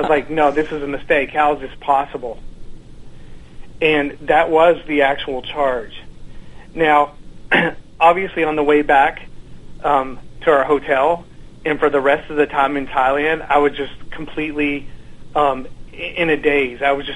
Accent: Kentucky, United States; I'm originally from Kentucky and ended up, I went to school in Washington, D.C., and I was a business consultant for several years.

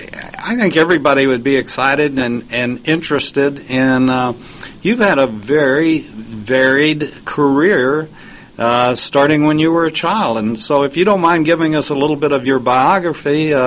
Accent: Lubbock, Texas, United States; Dan and I both graduated from Texas Tech. I'm from Lubbock

